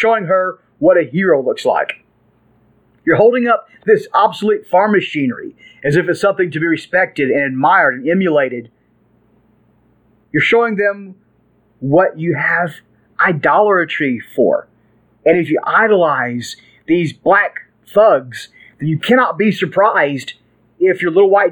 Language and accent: English; Arkansas, United States; I was raised in the South where football is huge, and I grew up playing football